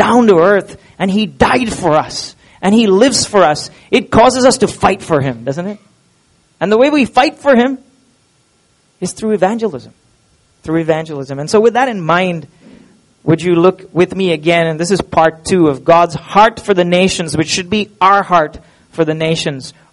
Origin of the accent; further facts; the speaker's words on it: Pune, Maharashtra, India; now in Goa, India; I came from Pune, okay? You'll have to forgive me, with concrete jungles.